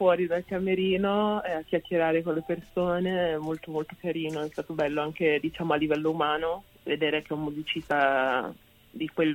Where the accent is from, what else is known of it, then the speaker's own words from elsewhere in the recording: Genoa, Liguria, Italy; born there; Io sono originaria del Ghana, della Nigeria, però sono nata a Genova.